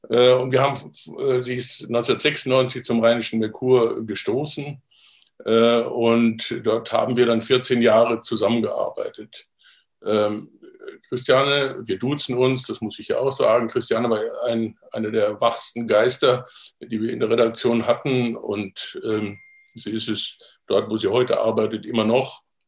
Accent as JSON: {"language": "German", "town": "Coburg", "region": "Bavaria", "country": "Germany", "tie": "born or raised there", "said": "in meiner Heimatgemeinde in Coburg in Franken. Mein Großvater, also der Vater meines Vaters, war evangelischer Pfarrer, mein Urgroßvater auch. Und so ist in unserer Familie eigentlich eine lange protestantische Tradition."}